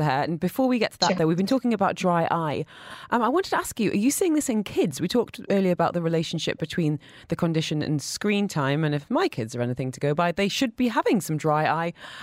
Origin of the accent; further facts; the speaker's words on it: England, United Kingdom; because I'm English